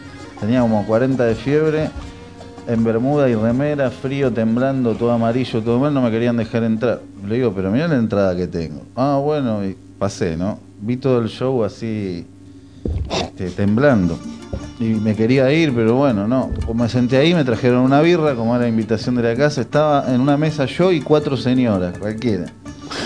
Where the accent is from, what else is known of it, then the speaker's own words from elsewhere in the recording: Argentina; now in New York, United States; yo soy argentina, vine a ver un concierto, vine a tocar acá con una banda